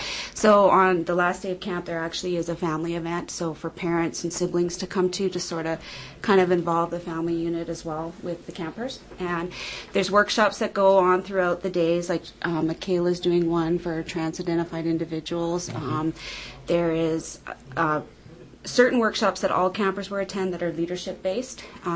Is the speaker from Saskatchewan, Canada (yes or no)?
yes; Moose Jaw, Saskatchewan, Canada; the Gay and Lesbian Association in Moose Jaw. So that's my hometown